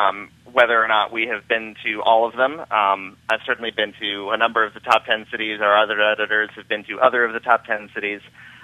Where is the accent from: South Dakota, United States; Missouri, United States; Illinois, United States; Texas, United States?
Illinois, United States; Chicago; New York and San Francisco and New Orleans and my hometown of Chicago.